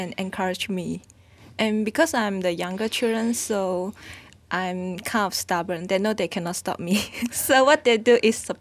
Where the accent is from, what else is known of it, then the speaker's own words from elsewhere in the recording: Kuching Lama, Malaysia; Kuching Lama.